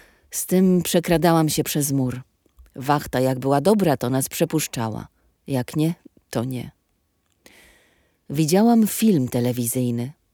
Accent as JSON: {"language": "Polish", "town": "Warsaw", "region": "Masovian Voivodeship", "country": "Poland", "tie": "born or raised there", "said": "Pochodzę z rodziny kupieckiej. Mój dziadek miał przed wojną 7 dorożek. Mieszkał na Grzybowskiej w Warszawie. Ja najprawdopodobniej mieszkałam na Twardej, ale dziadek miał stajnię na Grzybowskiej."}